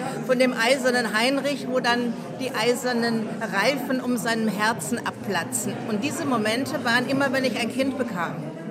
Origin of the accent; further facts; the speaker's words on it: Vienna, Austria; born there; Und es muss in Wien gewesen sein, weil ich bin in Wien geboren.